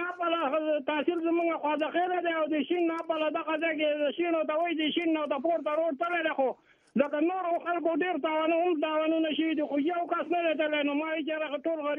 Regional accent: Pakistan; مونږ د پاکستان خلک یو او دا زمونږ ټول خپل خلک دی

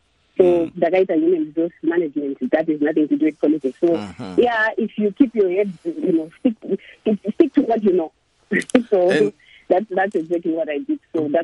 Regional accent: United States; born there; But when I was born, I was born in America, still in the preschool.

